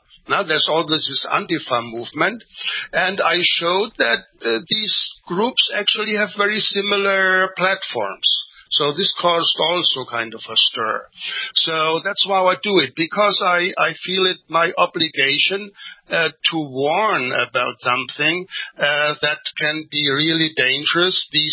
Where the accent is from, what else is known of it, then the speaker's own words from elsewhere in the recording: Germany; now in Brazil; as I live in Brazil. When I grew up in Germany, West Germany, there was always the living example